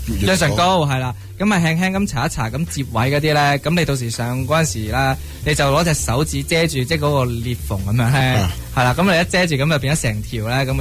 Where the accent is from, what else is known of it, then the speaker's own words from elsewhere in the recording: China; 你知道外国人睇落去中国人度啦，就好似我哋中国人睇外国人。